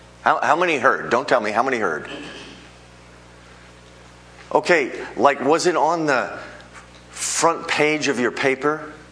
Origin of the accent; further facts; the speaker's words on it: United States; But as an American, I find this very troubling.